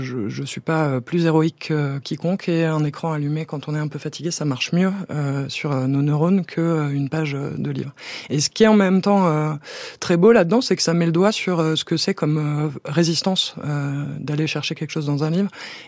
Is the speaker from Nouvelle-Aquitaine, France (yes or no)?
no; Alfortville, Île-de-France, France; j'ai grandi à Alfortville, donc qui est une commune qui est limitrophe de Paris.